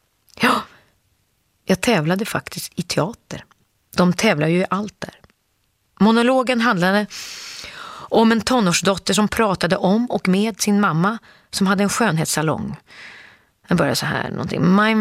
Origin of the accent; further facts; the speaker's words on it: Sweden; jag vill inte knulla direkt bara för att jag kommer från Sverige